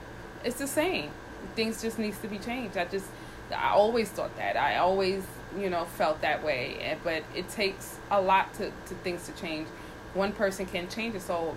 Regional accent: New York City, New York, United States; Well, I was born in New York City. Both my parents are born and raised in Honduras. But I was raised in New York.

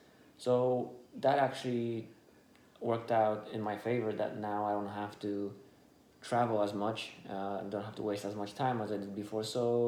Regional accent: Poland; first language Polish; English is a second language; now in North Salem, United States; Well, right now in North Salem. It's in Westchester, in Westchester, New York. Place of origin, I'm from Poland. First language, Polish. A racial identity, white.

